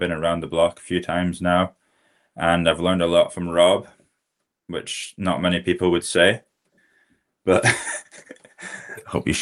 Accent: Scotland, United Kingdom; I'm Scottish

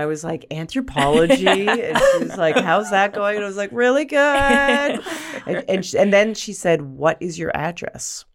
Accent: Canada; now in New York, United States; I'm from Canada, and I'm an NYU student.

